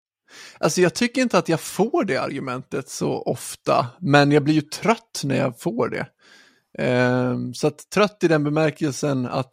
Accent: Stockholm, Stockholm County, Sweden; born there; now in Gothenburg, Sweden; för jag är född i Stockholm. Jag har varit extremt mycket i Stockholm i hela mitt liv och jag har bott i Stockholm dessutom.

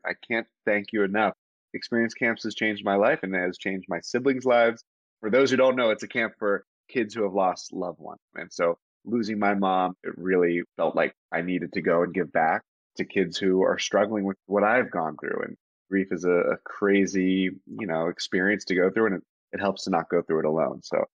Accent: Pittsburgh, Pennsylvania, United States; Grew up in Pittsburgh, PA.

